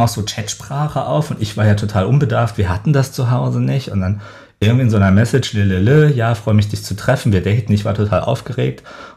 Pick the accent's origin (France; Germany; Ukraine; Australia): Germany; Saarland; Ich komme aus dem Saarland, sehr provinziell, war homosexuell und suchte Anschluss. Da war natürlich so mit 17, 18